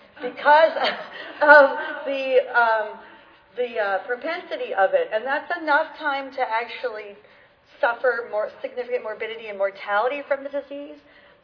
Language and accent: English; New Mexico, United States; And I'm from New Mexico